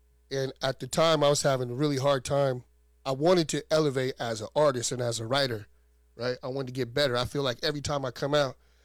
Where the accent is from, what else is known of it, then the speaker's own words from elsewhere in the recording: Fairbanks, Alaska, United States; even though I'm from Fairbanks, right, the south side of Fairbanks